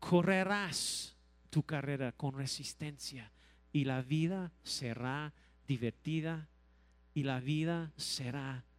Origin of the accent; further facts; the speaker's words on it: Texas, United States; Soy de Texas y ellos me encantan las camionetas